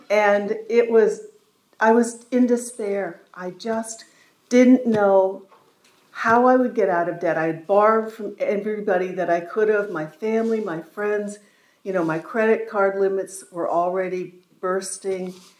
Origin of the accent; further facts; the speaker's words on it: Brooklyn, New York, United States; from Brooklyn, New York, representing the Brooklyn Sunrise Visions meeting.